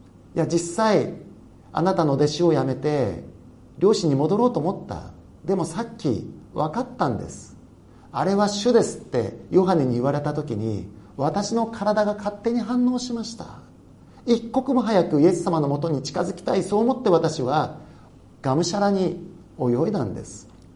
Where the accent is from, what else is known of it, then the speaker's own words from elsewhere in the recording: Hokkaido, Japan; 私は北海道で生まれ育った人間ですから、暑いところが大嫌いだったんです。